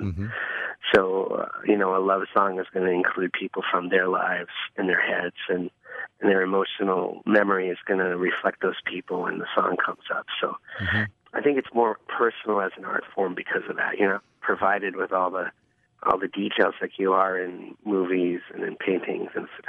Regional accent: Maine, United States; It's about the size of the town that I grew up in Maine

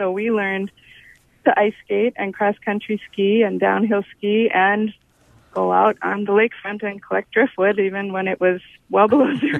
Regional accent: Superior, Wisconsin, United States; now in Madison, United States; Oh, I grew up in Superior and had some wonderful times with my parents.

